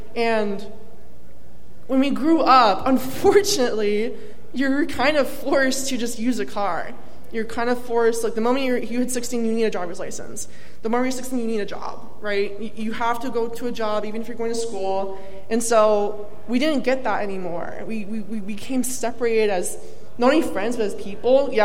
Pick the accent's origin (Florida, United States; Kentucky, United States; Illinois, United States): Florida, United States; I think growing up in Florida, you just, like, exist in a car in the back seat.